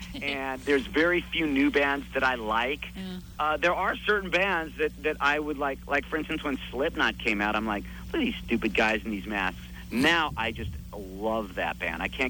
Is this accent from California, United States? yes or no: yes; Hollywood, California, United States; I didn't grow up in the entertainment industry. I grew up in Hollywood